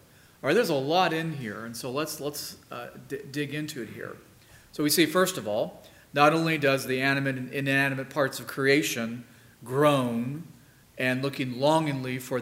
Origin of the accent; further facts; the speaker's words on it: Indiana, United States; I said corn because I'm from Indiana.